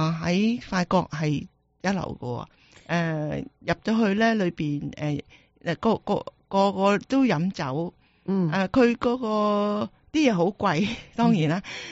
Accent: Hong Kong; 因为咧我哋喺香港系细个嗰阵时咧系英国统治噶嘛

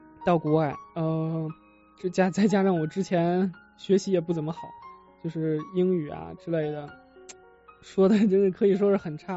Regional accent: Beijing, China; 因为我是北京人嘛，不知道大家能不能听出来。

